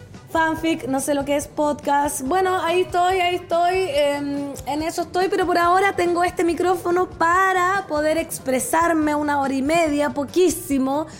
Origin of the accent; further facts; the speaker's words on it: Putaendo, Valparaíso, Chile; Soy de Putaendo.